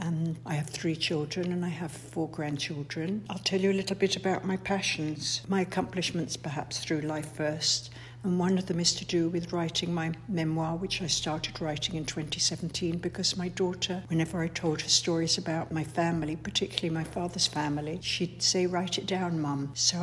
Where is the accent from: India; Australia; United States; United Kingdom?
United Kingdom; England; also born or lived in Montreal; now in Canada; we want to stay in Canada, even though I'm from England